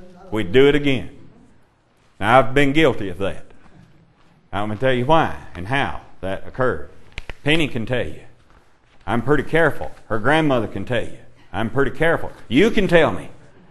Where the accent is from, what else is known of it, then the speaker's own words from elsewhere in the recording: Kentucky, United States; I came from Kentucky, as you may know.